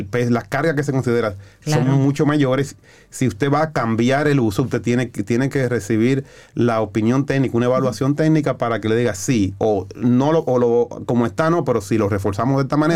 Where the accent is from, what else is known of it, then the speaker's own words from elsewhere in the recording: Dominican Republic; como dominicanos nosotros tenemos una característica que somos muy solidarios.